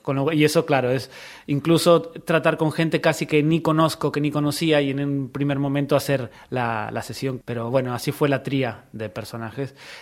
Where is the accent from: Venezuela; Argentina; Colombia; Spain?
Argentina; Claro, yo soy argentino y conozco el Montseny como una figura, ¿no?